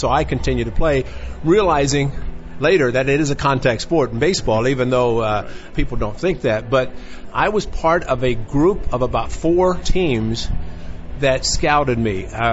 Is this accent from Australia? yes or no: no; Marion, Illinois, United States; he came to my hometown in Marion, Illinois.